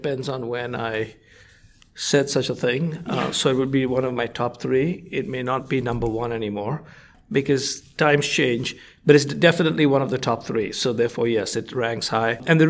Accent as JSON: {"language": "English", "country": "India", "tie": "born or raised there", "moved": "as an adult", "said": "So I grew up in India. My undergraduate degree is in advanced mathematics."}